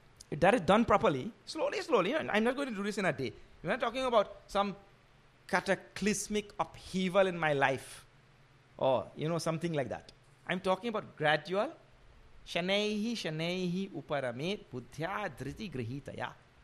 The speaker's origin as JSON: {"language": "English", "country": "Trinidad & Tobago", "said": "So I'm coming from Trinidad."}